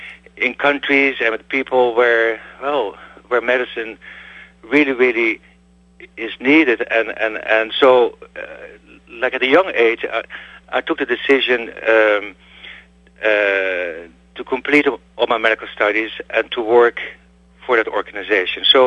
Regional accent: Netherlands; which is close to my hometown in the Netherlands

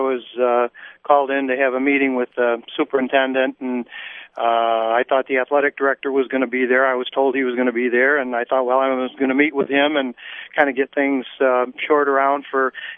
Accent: Grand Ledge, Michigan, United States; And I grew up in Grand Ledge, born and raised here, played ball in Grand Ledge and went to school here

